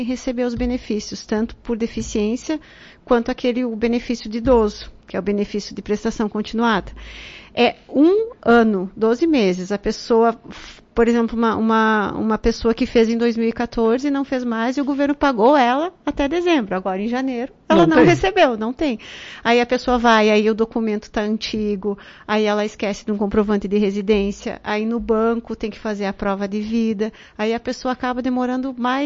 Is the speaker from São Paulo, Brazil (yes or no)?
no; Paraná, Brazil; born there; Por exemplo, eu nasci lá no Paraná e moro aqui em Lagoa.